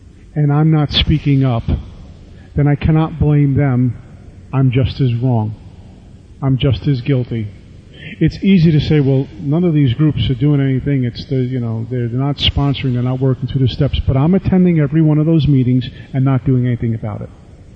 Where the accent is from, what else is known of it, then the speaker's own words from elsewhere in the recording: Brooklyn, New York, United States; also born or lived in Staten Island; now in Union, United States; I moved to Union. I come from Brooklyn, New York, to Staten Island, New York, and now New Jersey.